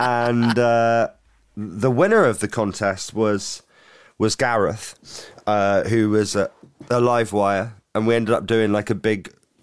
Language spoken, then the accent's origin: English; Southampton, South East England, United Kingdom; because I'm from Southampton.